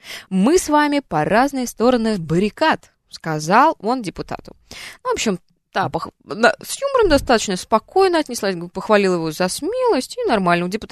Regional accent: Tatarstan, Russia; now in Moscow, Russia; Я же из Татарстана, мне сложно произносить сложные фамилии.

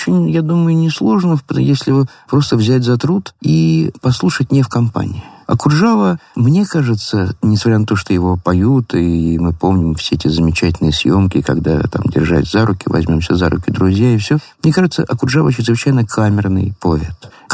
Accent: Moscow, Russia; детство прошло на Арбате, в Малом Левшинском переулке.

